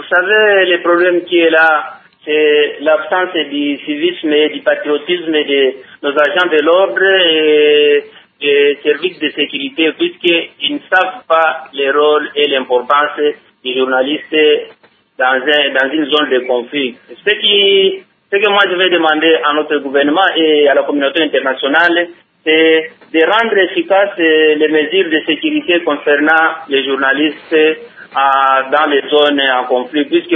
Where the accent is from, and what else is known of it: DR Congo